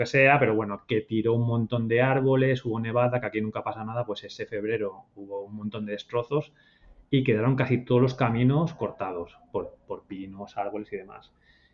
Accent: Balearic Islands, Spain; O sea, yo soy mallorquín, pero no conocía nada de la isla, conocía los cuatro sitios típicos

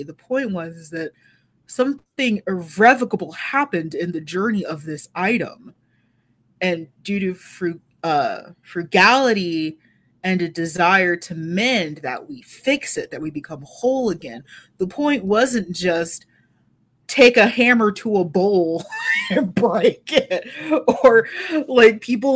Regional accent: United States; I don't get to do that being African-American, because I'm either from Africa, which no one likes. Everyone is still super racist against Africans. Or I'm obviously an American.

